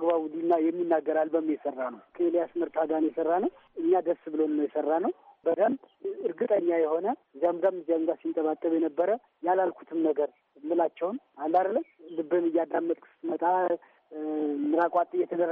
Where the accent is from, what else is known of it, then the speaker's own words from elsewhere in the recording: Debre Markos, Amhara, Ethiopia; now in Addis Ababa, Ethiopia; እኔ ጎጃም የተወለድኩት ጎጃም ደብረ ማርቆስ አብማ የሚባል አካባቢ ነው ተወልጄ ያደግኩት